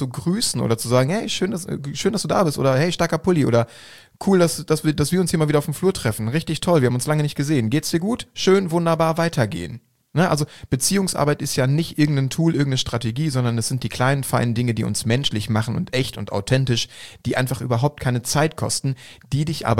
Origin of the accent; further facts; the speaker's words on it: North Rhine-Westphalia, Germany; ich komme aus dem Ruhrgebiet, ich mache das jetzt einfach mal, ne?